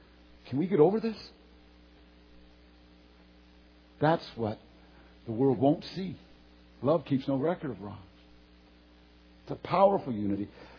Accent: Newfoundland and Labrador, Canada; I'm bragging about growing up in Newfoundland this morning.

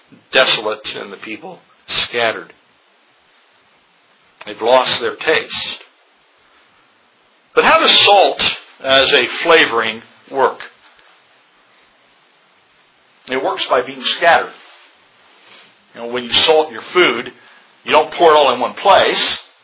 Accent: Roswell, New Mexico, United States; Some of you know that I grew up in Roswell, New Mexico, and because of certain circumstances, we did a lot of travel between Roswell and Albuquerque.

